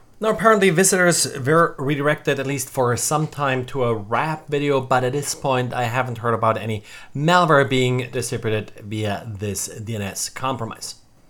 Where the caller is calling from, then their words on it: Jacksonville, Florida, United States; today I'm recording from Jacksonville, Florida.